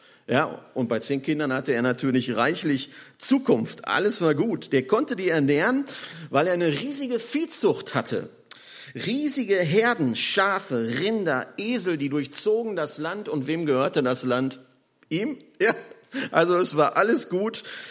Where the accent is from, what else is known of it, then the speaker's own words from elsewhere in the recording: Bergkamen, North Rhine-Westphalia, Germany; now in Wiedenest, Germany; Ich komme hier aus Bergkamen, das war mal die größte Zechenstadt Europas. Da habe ich ganz lange gewohnt, bin evangelisch-freikirchlich aufgewachsen und bin dann 1997 nach Wiedenest zur Bibelschule gegangen und seitdem lebe ich in Wiedenest.